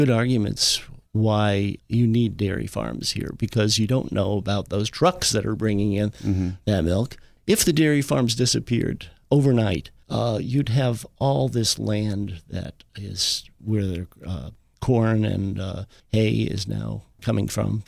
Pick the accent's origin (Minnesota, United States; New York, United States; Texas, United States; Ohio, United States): New York, United States; Long Island; You know, I grew up on Long Island, of all places, where I remember when I was a little kid, we actually had farms nearby.